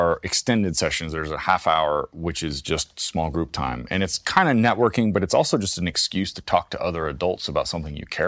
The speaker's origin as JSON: {"language": "English", "region": "Kansas", "country": "United States", "also_born_or_lived": "Menlo Park, California", "said": "I'm from a tiny town in Kansas. But like, I was born actually in Menlo Park, California, which is where Stanford is."}